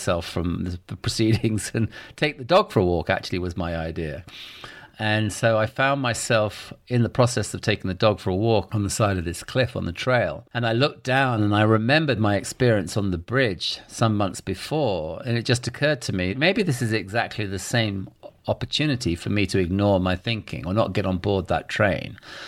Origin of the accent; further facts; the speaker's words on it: England, United Kingdom; now in United States; here in the States, bridges seem to have a whole different complexion than they did growing up in England.